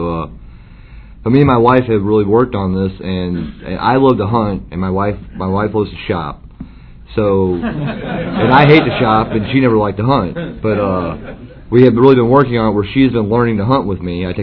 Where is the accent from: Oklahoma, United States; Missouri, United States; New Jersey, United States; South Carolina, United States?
Missouri, United States; St. Louis; I'm from St. Louis.